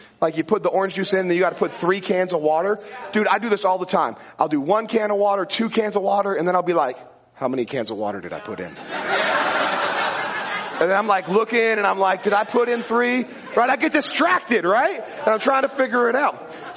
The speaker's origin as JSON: {"language": "English", "town": "Auburn", "region": "Washington", "country": "United States", "said": "I call it Seattle everywhere else because nobody knows where Auburn is. So I was like, I'm from Seattle."}